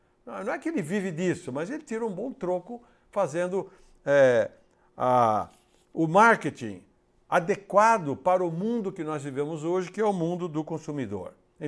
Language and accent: Portuguese; Araras, São Paulo, Brazil; aqui em Araras, no interior de São Paulo, que é minha terra natal.